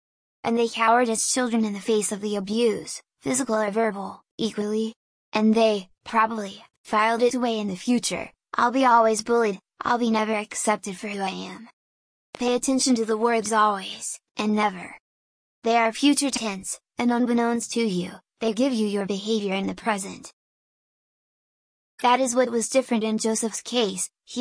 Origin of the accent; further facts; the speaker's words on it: Hungary; I grew up in Hungary and I never saw bullying.